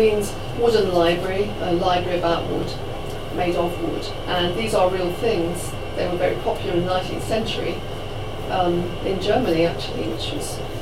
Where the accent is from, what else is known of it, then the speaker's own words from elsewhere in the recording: England, United Kingdom; because my mother is Irish and she we were brought up in English, I'm English